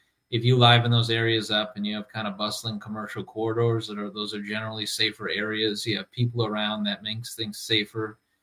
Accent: Milwaukee, Wisconsin, United States; I was born and raised in Milwaukee, in the Sherman Park neighborhood.

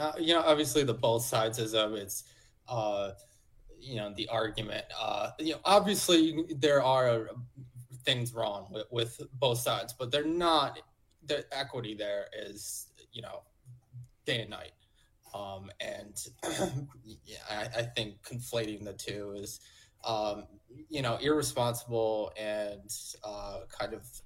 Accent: New York, United States; You know, I grew up in New York. Coming to Florida, infrastructure's horrible and just outdated.

